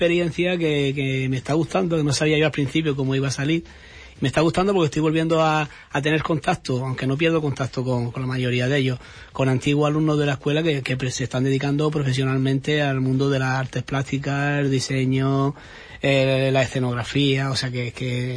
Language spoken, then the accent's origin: Spanish; Almería, Andalusia, Spain; now in Huelva, Spain; Soy almeriense y a Almería voy porque siguen mis padres todavía viviendo, los dos, y tengo a mi hija también trabajando allí, tengo familia y vamos con frecuencia, pero nosotros somos ya onubenses.